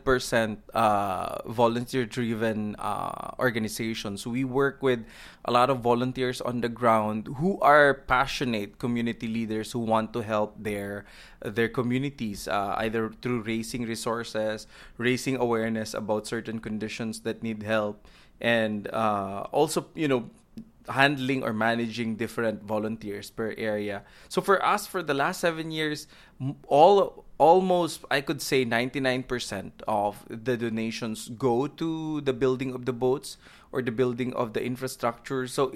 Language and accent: English; East Coast, United States; I might not be particularly interested to help, you know, somewhere in the Midwest because I'm from the East Coast.